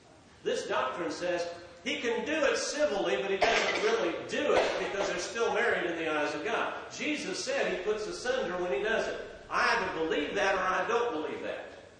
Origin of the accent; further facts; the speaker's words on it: Indiana, United States; born there; I was born in Indiana.